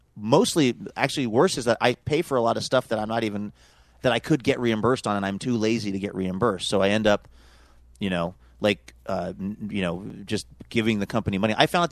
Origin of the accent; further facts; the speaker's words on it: Pacific Northwest, United States; Like I'm from the Northwest. Like I eat real Thai food.